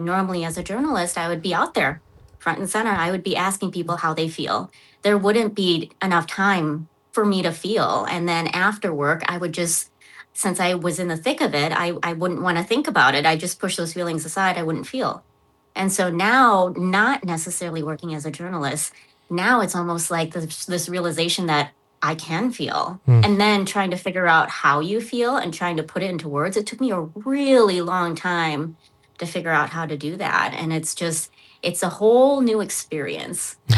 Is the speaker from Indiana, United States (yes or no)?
no; Minnesota, United States; Like when I answer, I'm born and raised in Minnesota, that answer is not going to be good enough for some people.